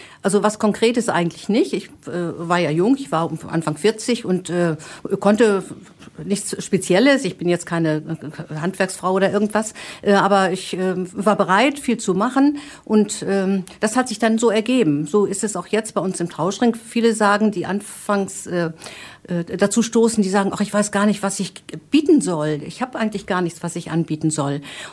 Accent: Northern Germany, Germany; now in Westphalia, Germany; ich neu in Westfalen war. Ich komme aus Norddeutschland

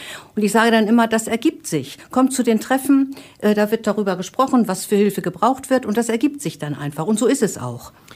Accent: Northern Germany, Germany; now in Westphalia, Germany; ich neu in Westfalen war. Ich komme aus Norddeutschland

